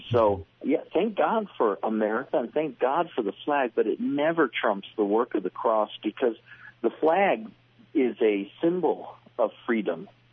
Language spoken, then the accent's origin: English; United States; I love the fact that I'm American and I love these things